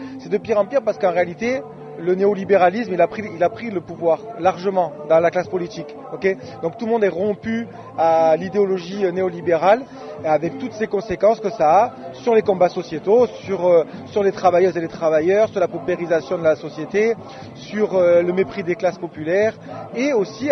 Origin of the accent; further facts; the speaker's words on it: Istres, Provence-Alpes-Côte d'Azur, France; Et en vérité, je suis de Istres, c'est pas très loin, hein. C'est à 10 km même pas.